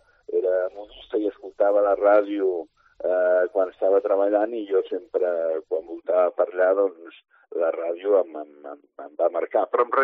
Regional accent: Terrassa, Catalonia, Spain; Als 7 o 8 anys ja escrivia un diari amb el que passava al meu carrer i al meu barri, a Terrassa

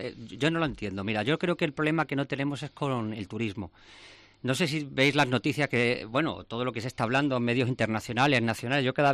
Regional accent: Extremadura, Spain; Yo viajo mucho por España, soy extremeño y me encanta Extremadura

